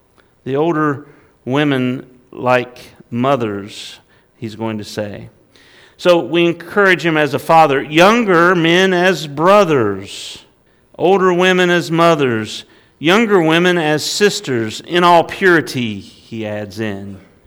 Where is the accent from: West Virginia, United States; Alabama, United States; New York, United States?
West Virginia, United States; Going back in time, I'm from West Virginia.